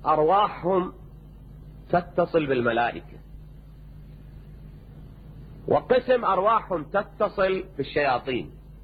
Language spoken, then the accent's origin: Arabic; Najaf, Najaf Governorate, Iraq; بس انا من النجف لكن ما اذكر كلمتها الى الان